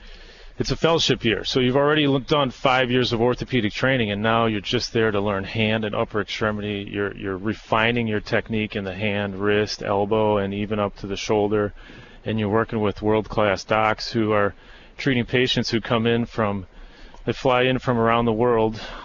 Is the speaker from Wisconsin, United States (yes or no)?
yes; Whitefish Bay, Wisconsin, United States; I'm a cheesehead. I was born in Wisconsin. In fact, Whitefish Bay, born and raised.